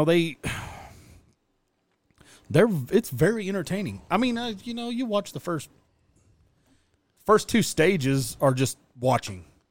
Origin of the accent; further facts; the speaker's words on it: Philippines; Yeah, I'm a Filipino redneck, so go figure.